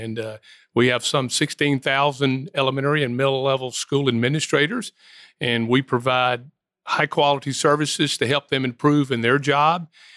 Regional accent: Georgia, United States; also born or lived in Montgomery, United States; I grew up in Georgia, yeah. South Georgia

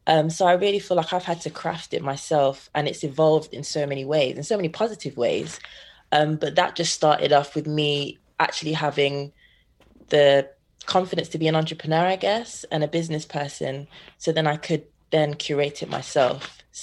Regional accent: Leicester, East Midlands, United Kingdom; growing up in Leicester, there was a smaller Caribbean population

